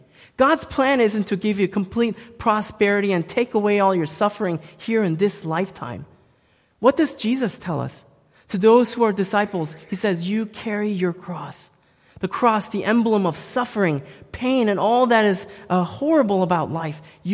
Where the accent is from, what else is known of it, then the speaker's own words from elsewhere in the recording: South Korea; When I was a young boy growing up in Korea, at 8 years of age, I lost my father.